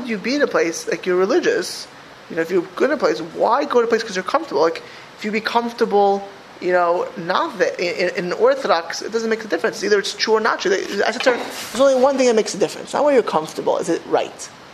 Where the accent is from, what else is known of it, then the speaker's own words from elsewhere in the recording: California, United States; This is just I'm from the Bay Area.